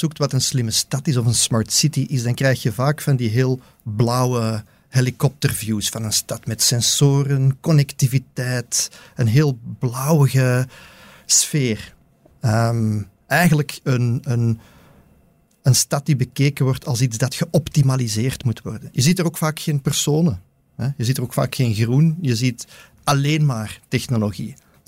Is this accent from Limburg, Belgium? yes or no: no; Antwerp, Belgium; Ik kom uit Antwerpen. Ja, dat hoort je misschien.